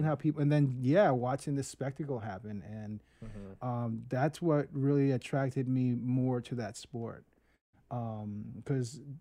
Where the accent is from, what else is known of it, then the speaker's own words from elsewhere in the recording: Philadelphia, Pennsylvania, United States; because of my history and a film being made about me growing up in Philly